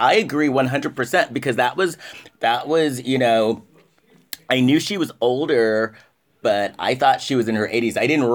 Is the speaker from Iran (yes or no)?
no; Spain; I lived in Spain. I grew up in Spain. Well, actually, you know, my early to late teen years, I lived in Spain.